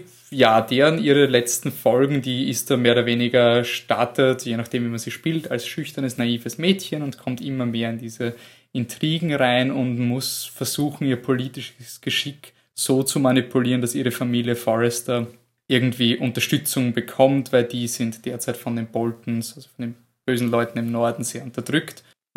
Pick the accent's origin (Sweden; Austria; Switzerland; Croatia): Austria; Ja, wir kommen aus Österreich